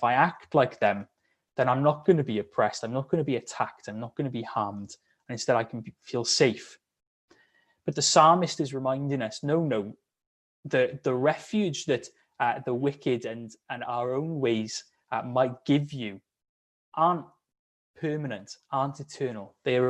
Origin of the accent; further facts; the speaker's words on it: United Kingdom; A horrible thing to think about, isn't it, as British people, to open up and share our feelings with other people.